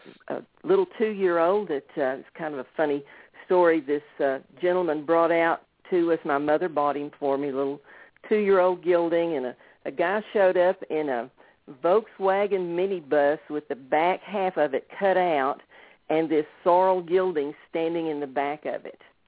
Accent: Texas, United States; also born or lived in Amarillo / Big Spring; now in Abilene, United States; Well, I was born in Amarillo, and then when I was about three, we moved down to Big Spring, Texas, which is further west Texas than where we live now in Abilene. And we bought a place out in Glasscock County a few years later and moved out there, and that's where I grew up

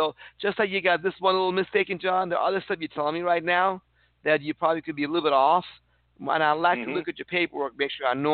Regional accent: Iran; now in United States; I came from Iran, and I was shocked at how many Americans don't like or refuse to read and educate themselves.

